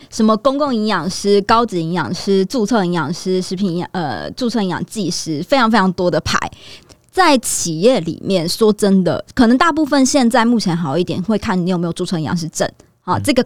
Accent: Taiwan; 然后只是我们台湾人可能在那边没有缴的话，你就会没有像我们台湾有这个健保的这个部分

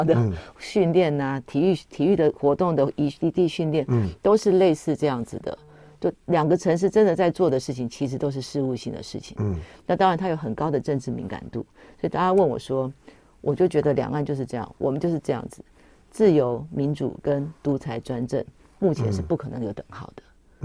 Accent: Taiwan; 我们都是外省第二代，但是我们都在台湾生、台湾长。那我们有自己的祖先从不同的地方来，但是我们在这里成长。那我在台北市服务24年

